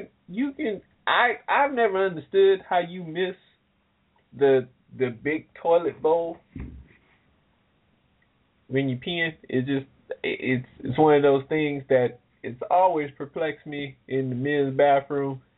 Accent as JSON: {"language": "English", "town": "New Orleans", "region": "Louisiana", "country": "United States", "said": "I mean, I'm from New Orleans. So, you know, cockroaches, they're a dime a dozen there"}